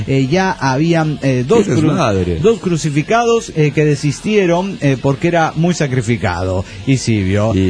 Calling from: Buenos Aires, Argentina; de Buenos Aires, Argentina.

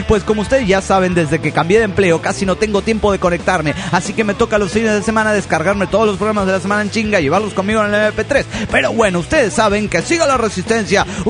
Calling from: Bogotá, Colombia; de Bogotá, Colombia.

